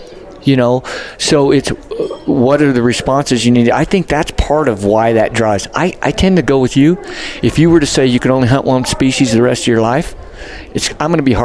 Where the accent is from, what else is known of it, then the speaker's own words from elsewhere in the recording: New Mexico, United States; I mean, for me, growing up in New Mexico, I guided mule deer hunters, elk hunters, stuff like that since I was young.